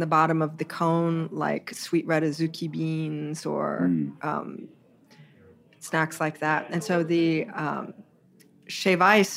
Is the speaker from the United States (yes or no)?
yes; Hawaii, United States; I will say that I was born and raised in Hawaii